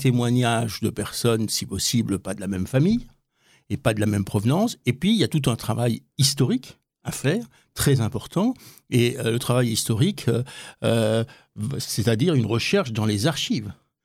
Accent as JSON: {"language": "French", "town": "Paris", "region": "Île-de-France", "country": "France", "said": "Parce que je suis un Parisien et à côté de vos locaux, et j'ai épousé une Nancéenne en 75, et donc en 96-97, j'étais à Nancy"}